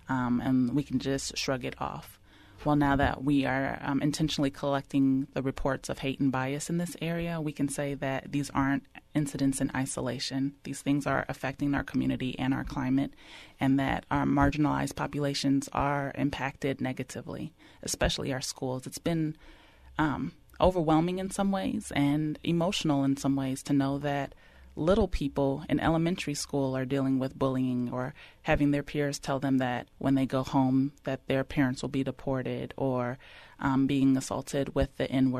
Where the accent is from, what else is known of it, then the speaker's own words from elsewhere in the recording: Gary, Indiana, United States; I'm originally from Gary, Indiana, and there was a great migration of black or African-American people to that area to work in the steel mills